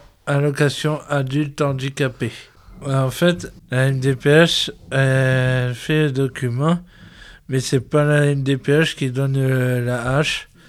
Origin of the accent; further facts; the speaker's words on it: Lens, Hauts-de-France, France; j'ai 25 ans, je suis de Lens.